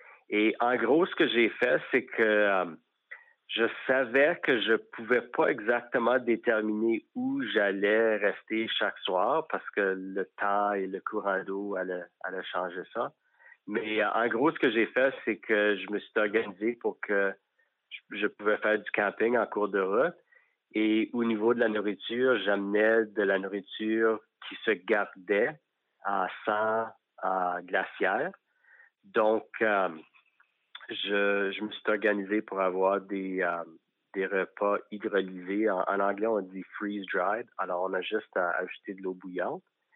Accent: Saskatchewan, Canada; je suis quitté de chez nous en Saskatchewan, sur la rivière Frenchman.

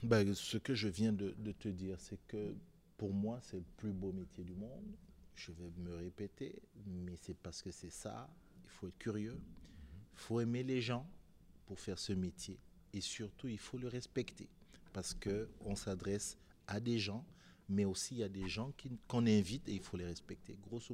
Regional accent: Littoral, Cameroon; first language Duala; French is a second language; Je te dis merci en pile, mais je termine avec merci dans ma langue natale qui est le Douala.

